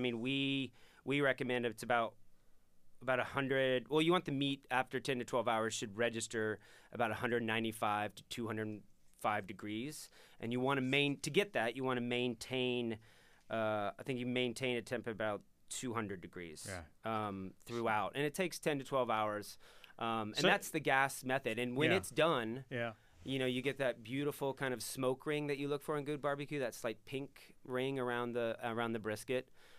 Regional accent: Southern United States, United States; I'm from the South, and all you need is basically a garbage can or an oil barrel cut in half.

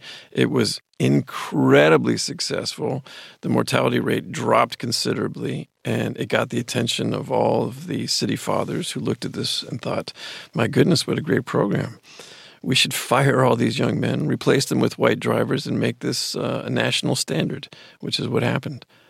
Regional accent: Los Angeles, California, United States; growing up in Los Angeles, an acting career didn't seem like a foreign concept.

